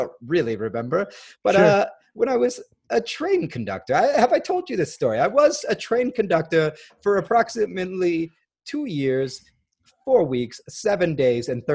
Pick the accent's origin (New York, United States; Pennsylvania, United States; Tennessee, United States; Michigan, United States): New York, United States; Brooklyn; accent: Brooklyn; I grew up in Brooklyn. This is a Brooklyn accent.